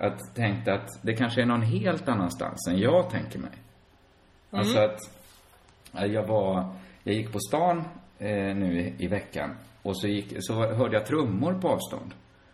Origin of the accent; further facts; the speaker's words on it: Sweden; born there; Men, både du och jag är ju födda i Sverige och vi lever i Sverige.